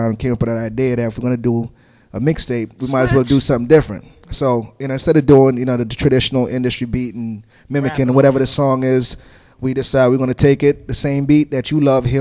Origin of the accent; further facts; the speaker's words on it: Jamaica; I'm Jamaican, so I love reggae music.